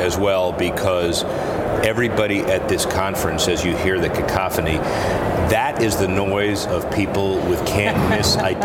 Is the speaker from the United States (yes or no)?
yes; Florida, United States; And everybody knows that I'm from Florida.